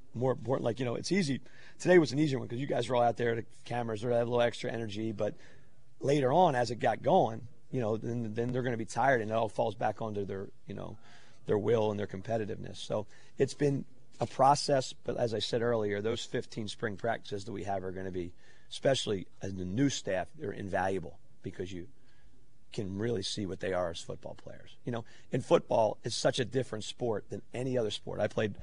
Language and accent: English; Pennsylvania, United States; You know, where I grew up in Montgomery County, I went to I grew up in a Catholic school system, and you basically rooted for Penn State or Notre Dame or both